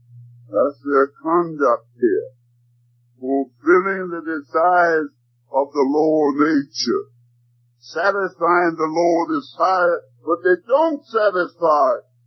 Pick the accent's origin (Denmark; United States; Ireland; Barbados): Denmark; now in Canada; During the Depression years when we came over from Denmark to Canada, my father had bought a farm